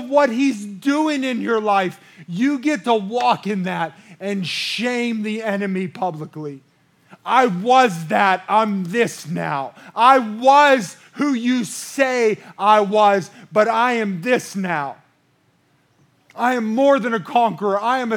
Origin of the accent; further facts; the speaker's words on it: United States; Listen, I'm an American second. I live here, but I know where I'm going to live. I'm so blessed that I get to live in this country